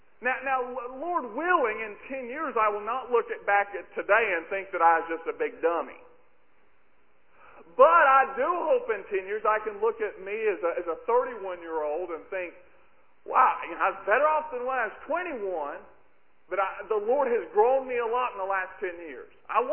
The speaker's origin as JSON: {"language": "English", "region": "North Carolina", "country": "United States", "said": "I told you I'm from Western North Carolina, and we really are hillbillies."}